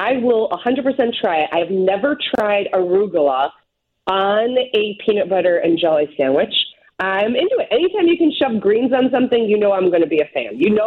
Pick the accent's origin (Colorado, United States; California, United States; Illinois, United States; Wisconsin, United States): Illinois, United States; Chicago; I mean, as a Chicagoan, you know I love that stuff, too.